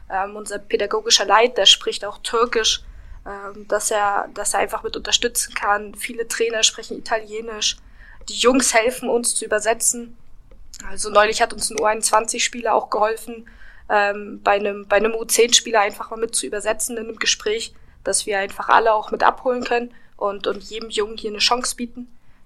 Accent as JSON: {"language": "German", "region": "Mecklenburg-Vorpommern", "country": "Germany", "tie": "born or raised there", "said": "Ich bin halt in Mecklenburg groß geworden"}